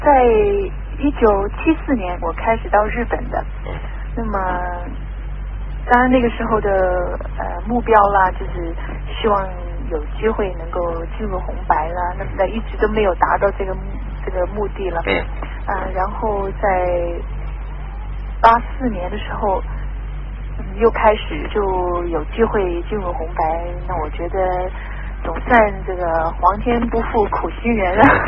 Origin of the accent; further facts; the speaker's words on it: Taiwan; 那我是从台湾来的，那么我是台湾生长的